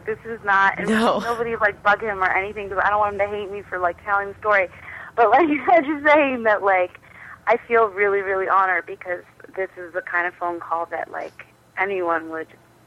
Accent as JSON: {"language": "English", "country": "Canada", "said": "although I'm Canadian, my parents are from the States, so I have a dual citizenship."}